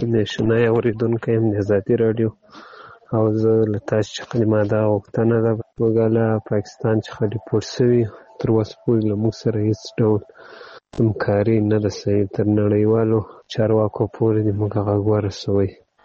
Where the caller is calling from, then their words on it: Ghazni, Afghanistan; زه د غزنی دی ولایت دیاک دی ولسوالي څخه تاسو ته پیغام پرېږدم. هیله کوو باید ستاسې دا زما پیغام درسره خپور کړئ. موږ له پاکستان څخه مهاجر راغلي یو،